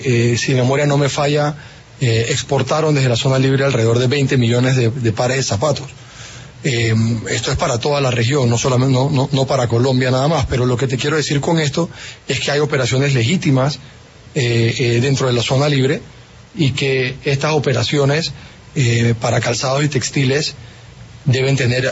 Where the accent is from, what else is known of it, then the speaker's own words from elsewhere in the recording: Panama; Para nosotros como gobierno y como panameños, la verdad que consideramos esas declaraciones desatinadas.